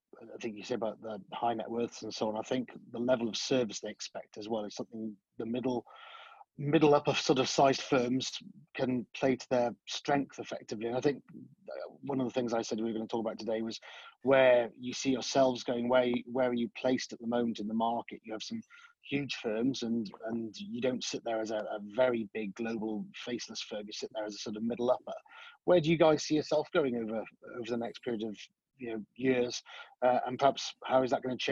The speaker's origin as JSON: {"language": "English", "region": "London", "country": "United Kingdom", "tie": "born or raised there", "said": "as I was growing up in London, early doors"}